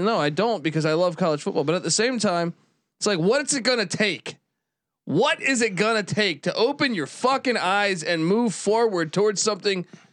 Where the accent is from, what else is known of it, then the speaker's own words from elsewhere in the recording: East Coast, United States; As a kid growing up in the East Coast, I know 100%.